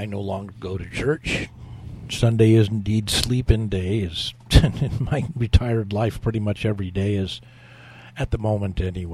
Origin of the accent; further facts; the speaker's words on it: California, United States; American woman that he met here in the Bay Area, and they raised four kids. I was number two. And we grew up in the Lutheran Church.